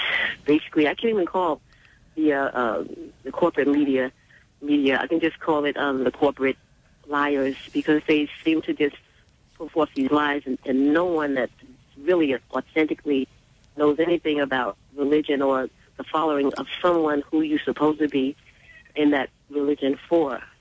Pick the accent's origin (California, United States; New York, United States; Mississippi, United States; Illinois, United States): New York, United States; Westchester; I'm from Westchester.